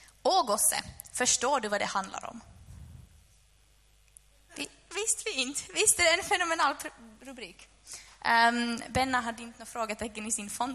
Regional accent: Närpes, Ostrobothnia, Finland; jag är uppvuxen i en kristen familj. Eller jag är egentligen från Närpes. Och jag älskar det stället. Min mamma var faktiskt pastor i den församlingen där jag var.

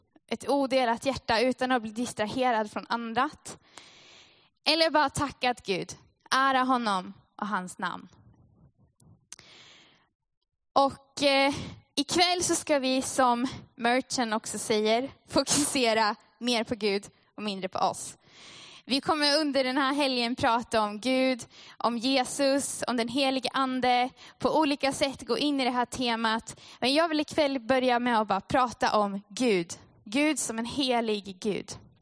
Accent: Umeå, Västerbotten County, Sweden; Jag är gift med Benjamin. Och jag är ursprungligen från Umeå.

